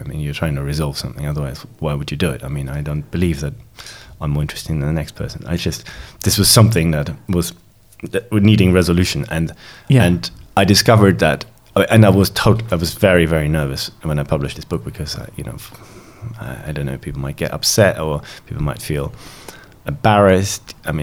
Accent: Germany; growing up in Germany, you can't escape the subject.

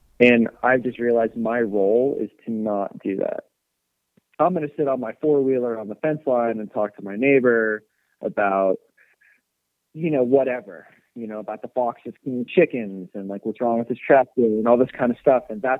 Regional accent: California, United States; Like, you know, I grew up in California.

